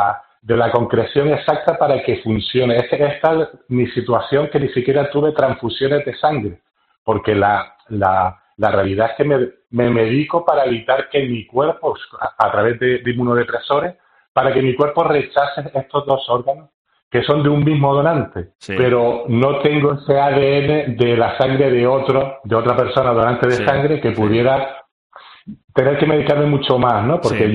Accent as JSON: {"language": "Spanish", "region": "Canary Islands", "country": "Spain", "said": "yo soy de Gran Canaria"}